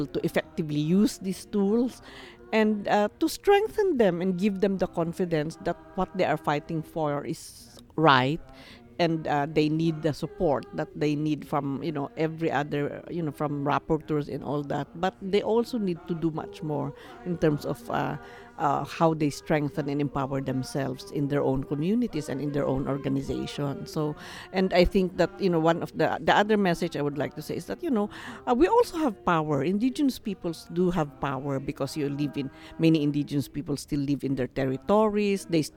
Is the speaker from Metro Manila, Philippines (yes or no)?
no; Cordillera Administrative Region, Philippines